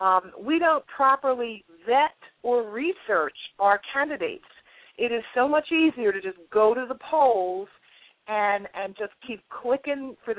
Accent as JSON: {"language": "English", "region": "Tennessee", "country": "United States", "said": "and I'm from Tennessee."}